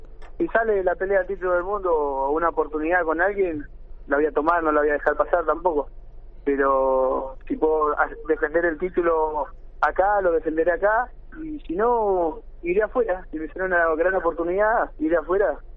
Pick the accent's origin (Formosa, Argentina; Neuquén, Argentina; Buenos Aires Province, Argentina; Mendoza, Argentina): Buenos Aires Province, Argentina; Mar del Plata; Lo más lindo que yo soy de acá, de Mar del Plata. Yo soy puro porque soy acá de Mar del Plata.